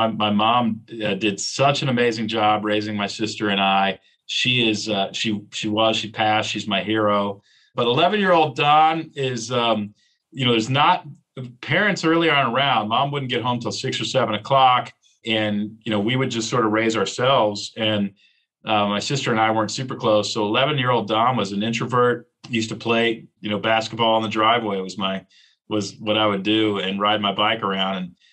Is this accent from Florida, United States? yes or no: no; Texas, United States; we grew up hard. I won't lie. We grew up in south of Houston, Texas